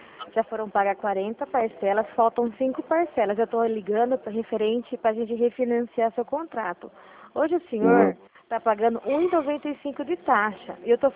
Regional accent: Santa Bárbara d'Oeste, São Paulo, Brazil; Eu sou aqui de Santa Bárbara do Oeste

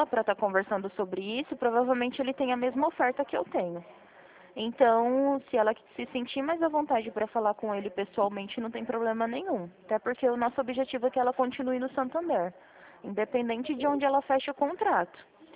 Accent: Presidente Prudente, São Paulo, Brazil; Não, eu sou de Presidente Prudente.

